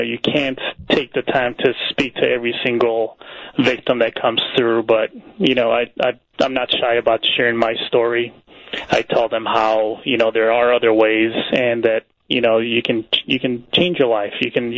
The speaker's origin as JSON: {"language": "English", "town": "Chicago", "region": "Illinois", "country": "United States", "tie": "born or raised there", "said": "I was born and raised in the near South Side in a neighborhood, a very nice neighborhood named Pilsen, which I'm very proud of. So I'm a Pilsen native, born and raised. I stayed local for university."}